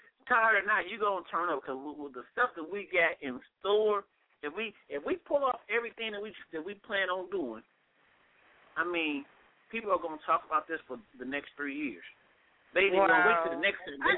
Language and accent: English; Maryland, United States; Well, should I say Maryland? That's what I say. Like, I ain't got nothing to do since I'm from Maryland, huh?